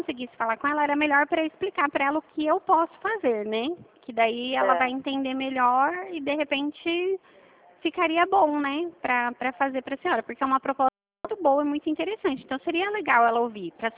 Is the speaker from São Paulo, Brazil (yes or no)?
yes; Dracena, São Paulo, Brazil; Eu sou daqui de Dracena, eu não sou de Lucélia.